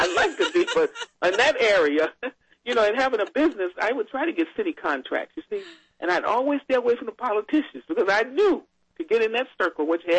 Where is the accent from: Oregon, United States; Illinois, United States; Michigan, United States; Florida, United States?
Illinois, United States; Chicago; even when I was living in Chicago, I'm from Chicago, you know, mm-hmm. and I was born and raised there.